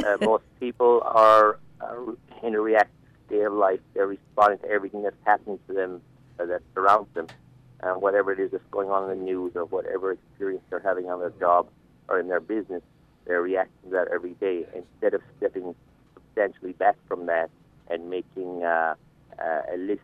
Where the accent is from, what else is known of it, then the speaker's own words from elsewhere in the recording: Ireland; also born or lived in New York / Atlanta; now in United States; I grew up in Ireland. I came to New York in 1986. I spent most of my time in America living in Atlanta, Georgia, but only the last few years living in Florida.